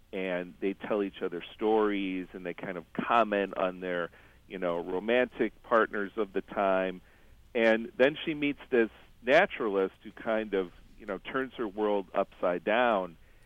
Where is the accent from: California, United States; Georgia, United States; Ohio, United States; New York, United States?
Ohio, United States; Cleveland; I mean, I'm from Cleveland, and we complain when we have to drive 1,000 miles to Disney World